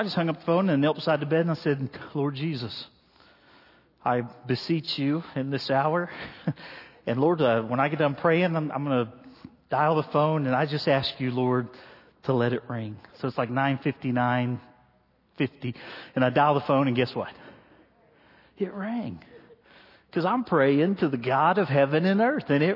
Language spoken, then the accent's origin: English; Ohio, United States; I'm from Ohio where they really know how to play football.